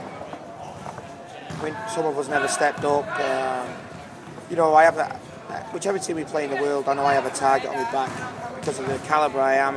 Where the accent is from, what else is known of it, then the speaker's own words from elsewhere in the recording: England, United Kingdom; I'm English.